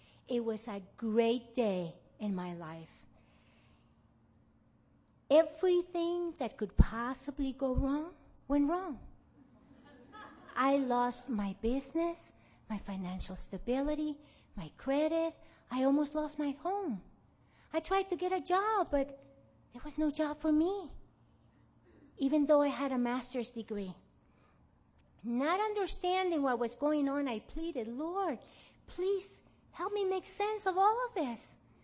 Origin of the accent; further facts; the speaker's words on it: Lima, Peru; When I was growing up in Lima, Peru, my home always resounded with classical music